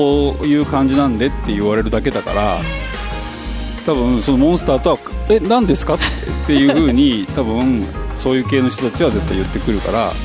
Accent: Ashikaga, Tochigi, Japan; born or raised there

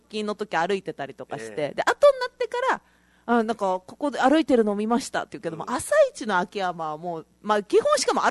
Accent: Hiroshima, Japan; 広島出身なので生まれた時にはそこに広島東洋カープがあり

